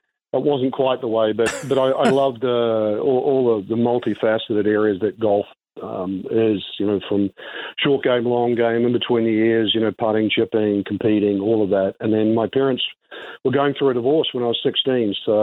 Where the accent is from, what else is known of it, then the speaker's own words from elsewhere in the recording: New Zealand; Growing up in New Zealand, you're exposed to a lot of sports.